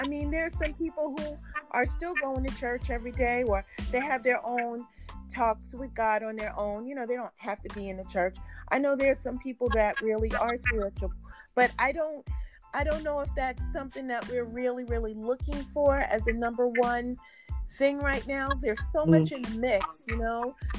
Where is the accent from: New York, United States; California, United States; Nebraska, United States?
New York, United States; now in Georgia, United States; I'm from New York.